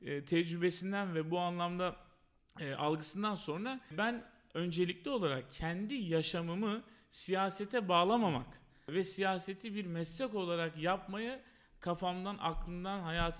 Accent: Konya, Turkey; Beni tanımlayan ve sevdiğim yönlerimden biri de Konyalı olmak. Ben severek ve gururla Konyalıyım diyebilirim. 1990 doğumluyum.

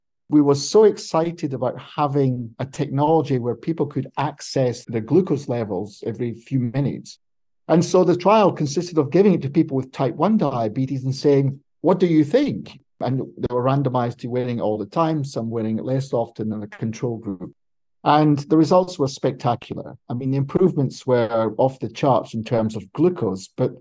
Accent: Scotland, United Kingdom; now in United States; And as a Scotsman arriving in the Golden State, I started to look into this

